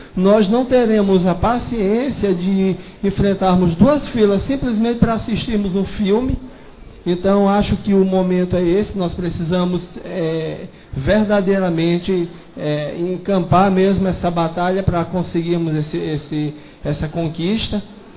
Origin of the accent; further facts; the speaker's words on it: Maranhão, Brazil; O Elijane, eu falo que sou do Maranhão.